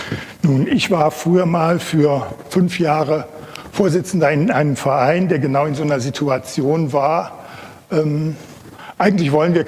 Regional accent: Krefeld, North Rhine-Westphalia, Germany; den habt ihr schon gehört. Ich komme aus Krefeld, das ist also so ziemlich ganz am anderen Ende Deutschlands, am linken Niederrhein.

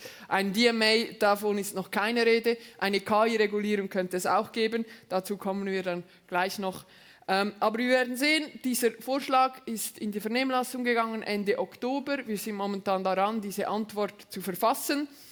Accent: Lucerne, Switzerland; Wir gehen in meinen Heimatort oder meinen Wohnort nach Luzern

